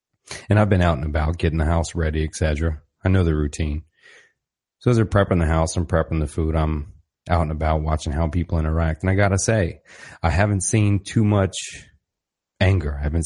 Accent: Orlando, Florida, United States; we relocated everything that had to do with the Cognitive Rampage back to my hometown in Orlando. And it feels good to be back home, to be honest.

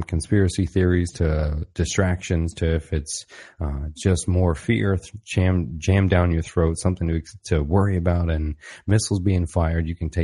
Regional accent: Orlando, Florida, United States; we relocated everything that had to do with the Cognitive Rampage back to my hometown in Orlando. And it feels good to be back home, to be honest.

